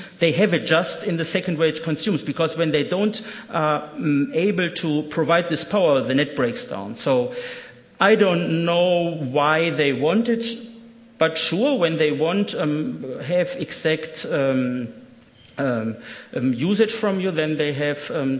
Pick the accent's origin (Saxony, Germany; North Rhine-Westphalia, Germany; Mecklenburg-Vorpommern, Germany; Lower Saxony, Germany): North Rhine-Westphalia, Germany; Bochum; So I'm not from Berlin, I'm from Bochum, but it's quite interesting.